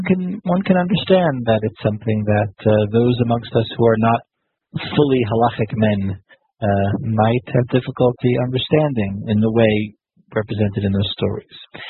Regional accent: Efrat, Israel; A very difficult day here for the Jewish people. In Israel, in my hometown of Efrat, and for the Jewish people everywhere.

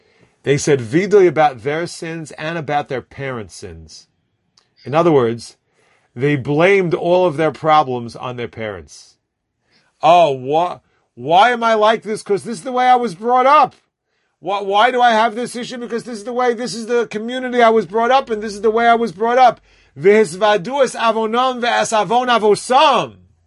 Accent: Borough Park, New York, United States; born there; as if you were born in Teaneck, New Jersey, like me. I was born in Borough Park, but whatever.

